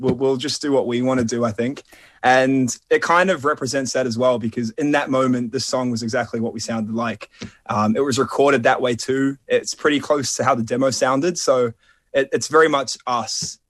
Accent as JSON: {"language": "English", "country": "New Zealand", "said": "We have never seen this show. We're from New Zealand."}